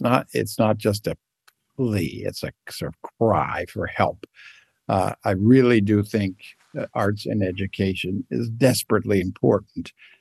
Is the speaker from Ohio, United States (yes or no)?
yes; Ohio, United States; also born or lived in Massachusetts; Well, four places in Ohio, three in Massachusetts. I graduated from Princeton High School. I was in a theater family. It was a kind of gypsy wagon childhood.